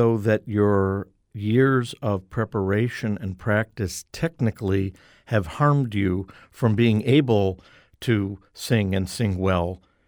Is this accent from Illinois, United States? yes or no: yes; Chicago, Illinois, United States; Growing up in Hyde Park